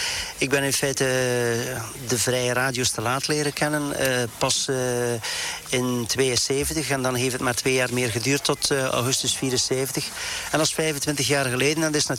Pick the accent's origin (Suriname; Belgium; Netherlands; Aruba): Belgium; Oudenaarde, Flanders; uit Oudenaarde.